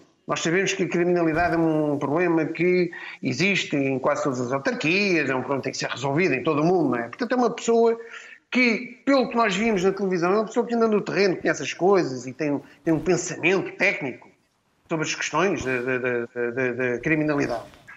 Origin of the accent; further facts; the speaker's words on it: Lisbon, Portugal; eu ainda percebo como lisboeta. E eleitor em Lisboa